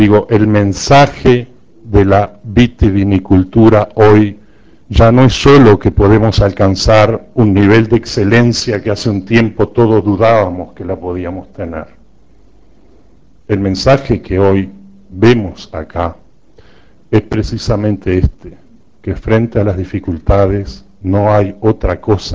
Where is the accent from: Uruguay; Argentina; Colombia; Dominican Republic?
Uruguay; Somos los uruguayos los que tenemos por delante ese futuro.